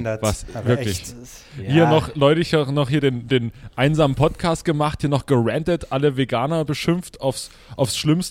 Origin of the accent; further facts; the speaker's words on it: East Germany, Germany; als Ossi finde ich einfach so Sowjetsachen finde ich einfach geil.